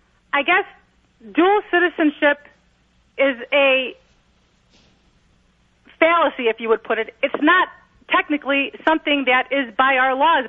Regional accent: Chicago, Illinois, United States; moved away as an adult; now in Phoenix, United States; I'm actually also from Chicago originally. I moved to Phoenix about 15 years ago

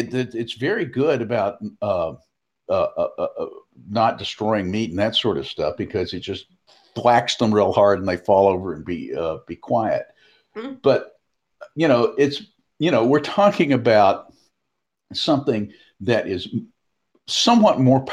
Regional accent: Nashville, Tennessee, United States; Meanwhile, back in my hometown of Nashville, sticking

